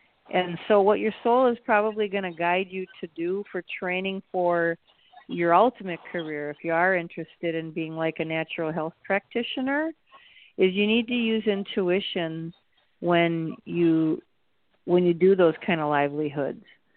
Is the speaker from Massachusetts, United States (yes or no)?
no; Milwaukee, Wisconsin, United States; now in Maui, United States; I grew up in Milwaukee. I've been here for 22 years. I'm really used to this now.